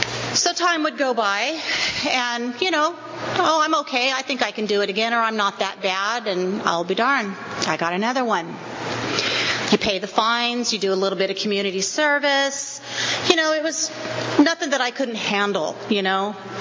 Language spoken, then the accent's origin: English; Visalia, California, United States; I'm here from Visalia.